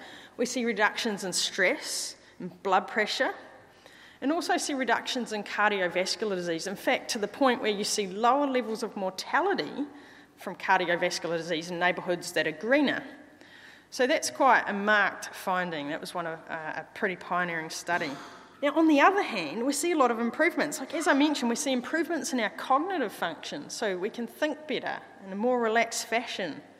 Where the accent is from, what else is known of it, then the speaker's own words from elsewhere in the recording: Wainuiomata, Wellington, New Zealand; I'm from Wainuiomata originally, but as Jan mentioned, I've been away for roughly 20 years or so.